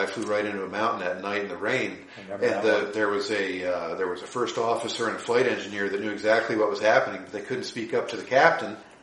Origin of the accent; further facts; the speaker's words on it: United States; So yeah, we're in this kind of privileged position as Americans.